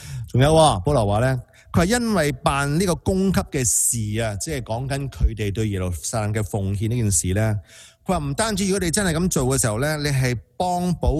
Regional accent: Hong Kong; 我们作为香港人呢，就对这个主权移交就很敏感。

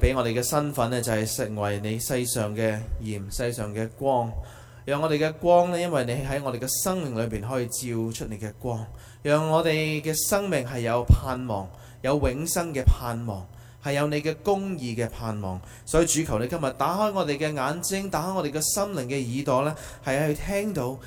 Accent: China; 我们中国人都有的，是吧？

